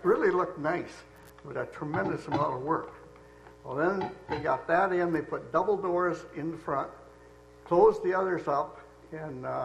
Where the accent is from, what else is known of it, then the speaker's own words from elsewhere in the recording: Deckerville, Michigan, United States; I was raised in Deckerville, where my three brethren are all from Jackson. I moved to Jackson in 1954 for work